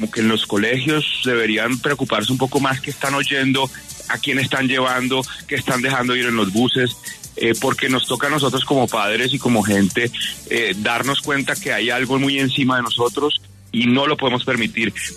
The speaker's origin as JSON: {"language": "Spanish", "town": "Usaquén", "region": "Bogotá", "country": "Colombia", "tie": "born or raised there", "said": "Yo nací en Usaquén, viví en Usaquén."}